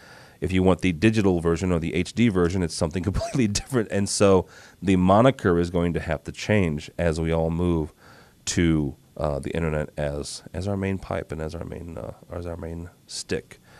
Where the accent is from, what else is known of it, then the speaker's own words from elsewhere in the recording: Rochester, New York, United States; I'm from Rochester.